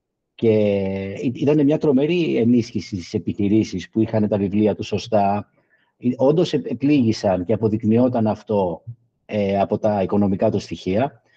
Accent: Greece; νομίζω σαν Έλληνες το κάνουμε καλά και φιλόξενοι είμαστε

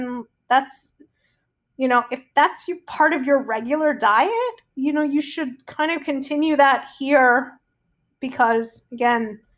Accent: Florida, United States; So I grew up in South Florida. I'm used to high sun levels, but even here, I know that I can get sunburned quicker than I can in Florida.

